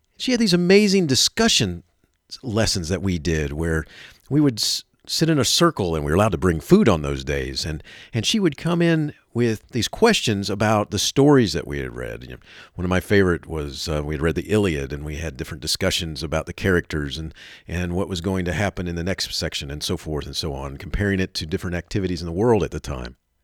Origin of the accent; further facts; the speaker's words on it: Florida, United States; I grew up in Florida, and in Florida at the time, they had three tracks.